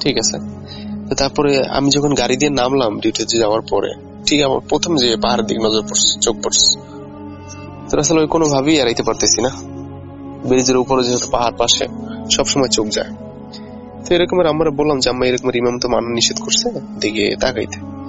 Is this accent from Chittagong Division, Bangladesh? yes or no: yes; Lakshmipur, Chittagong Division, Bangladesh; now in Jeddah, Saudi Arabia; আমার জন্ম লক্ষ্মীপুর জেলার পিয়ারপুর গ্রামে। আমি বর্তমানে সৌদি আরবের জেদ্দা শহরে অবস্থান করছি।